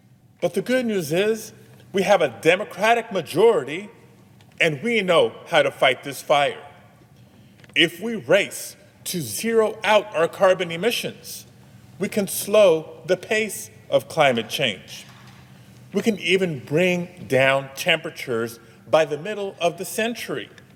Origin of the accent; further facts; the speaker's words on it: California, United States; I rise today because my home state of California is on fire.